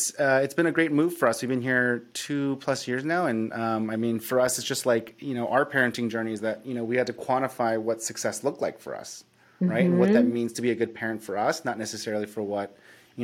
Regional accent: California, United States; Amy's from the Bay. So we're both born and raised in the Bay.

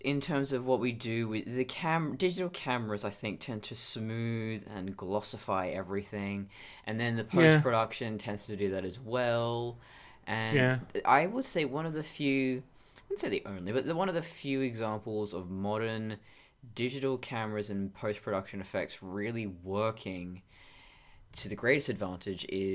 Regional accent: Australia; we're Australian; we can't fucking help it.

